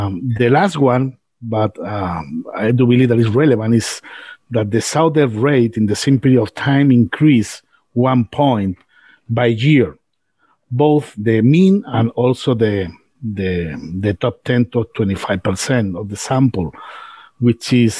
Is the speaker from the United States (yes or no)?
no; Spain; I'm originally from Spain. I'm based here in North America